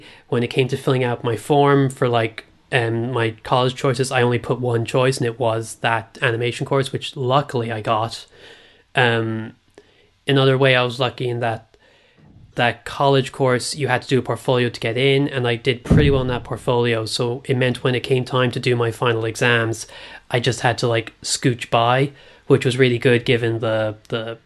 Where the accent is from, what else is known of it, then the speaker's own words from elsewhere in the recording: Ireland; So, the time I was like growing up in Ireland, it was a period called the Celtic Tiger.